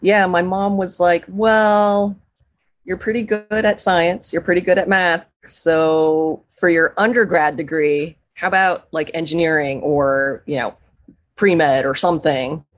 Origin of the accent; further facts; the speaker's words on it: Chicago, Illinois, United States; So I was born and raised in Chicago, pretty much like the center of Chicago. So not a suburb. So I went to elementary school and high school in Chicago.